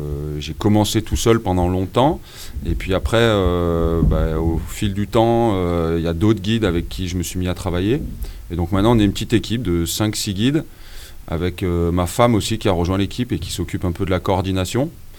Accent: Saint-Germain, France; j'ai grandi à Saint-Germain et qu'il y a une rivière qui n'est pas très loin, qui s'appelle l'Auzon, où j'ai passé une grande partie de mon enfance

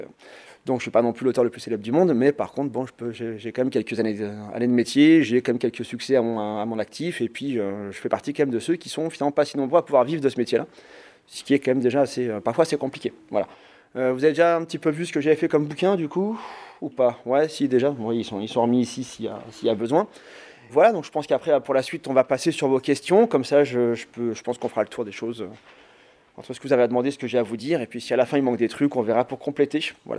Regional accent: Auvergne-Rhône-Alpes, France; now in Paris, France; moi j'ai grandi dans l'Isère, donc à une époque on n'avait pas encore Internet.

